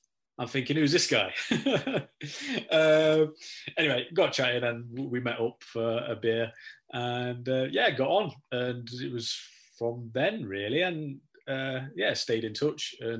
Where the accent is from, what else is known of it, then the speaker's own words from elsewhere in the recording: Nottingham, East Midlands, United Kingdom; Well, Dee, I'm from Nottingham. Dee was living in Nottingham at the time.